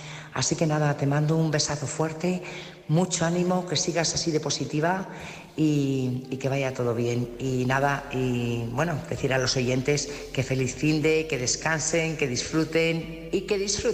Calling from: Burgos, Castile and León, Spain; corresponsal de Burgos.

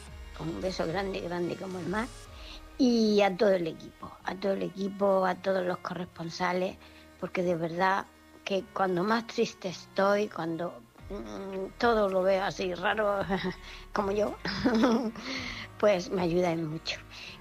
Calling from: Murcia, Region of Murcia, Spain; de Murcia.

